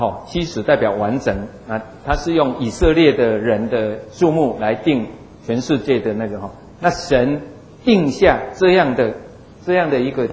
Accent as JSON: {"language": "Chinese", "country": "Taiwan", "said": "那这个其实华人不是也这样吗？我们台湾人不是也这样吗？"}